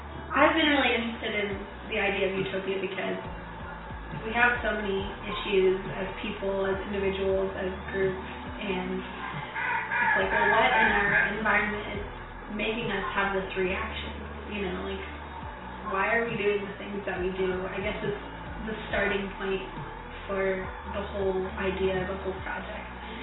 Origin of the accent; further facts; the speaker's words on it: Albuquerque, New Mexico, United States; I'm a student at UNM. I grew up in Albuquerque